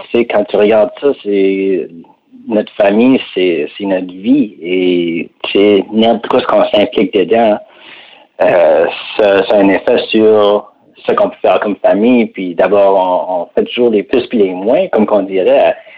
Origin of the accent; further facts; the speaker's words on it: Bathurst, New Brunswick, Canada; en grandissant à Bathurst au Nouveau-Brunswick, on est bien au cœur de l'Acadie en tant que la culture acadienne puis tout ça.